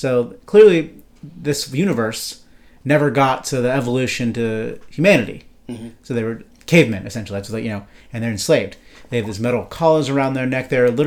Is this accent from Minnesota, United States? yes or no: no; Pittsburgh, Pennsylvania, United States; I'm from Pittsburgh.